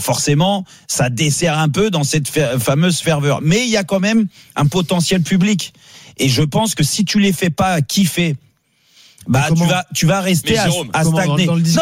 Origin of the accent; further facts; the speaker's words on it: Paris, Île-de-France, France; en vivant à Paris, moi je suis parisien, je le vois, il y a un public à aller chercher